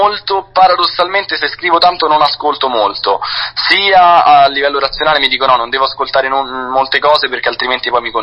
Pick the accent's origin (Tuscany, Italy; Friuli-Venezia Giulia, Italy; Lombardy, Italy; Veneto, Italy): Lombardy, Italy; Brescia; perché io sono nato e cresciuto a Brescia, e in Valtrompia